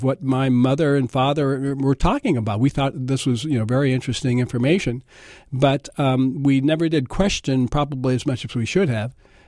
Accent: Seattle, Washington, United States; But, one of the things as an African-American growing up in Seattle back in those days

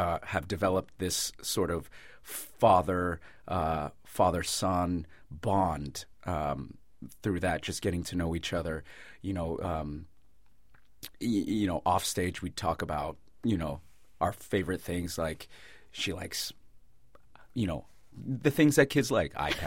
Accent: Marysville, California, United States; also born or lived in Philippines; I grew up in, well, I was born in the Philippines, but my father's military, so we were stationed in Beale Air Force Base, and there's a town next to that called Marysville.

